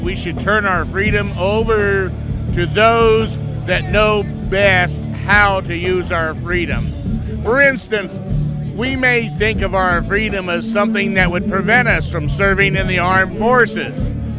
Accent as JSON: {"language": "English", "region": "Maine", "country": "United States", "said": "but I'm from Maine. And you know, up in Maine, we say Maine the way life should be."}